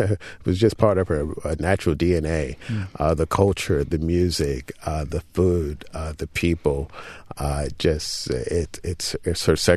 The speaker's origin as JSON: {"language": "English", "town": "New York City", "region": "New York", "country": "United States", "tie": "born or raised there", "said": "I grew up in the projects in Harlem."}